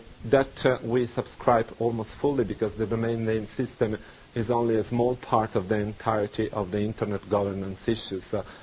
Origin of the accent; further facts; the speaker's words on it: Tuscany, Italy; English is a second language; in my hometown, which is a town on the coast of Tuscany, there is a famous fish soup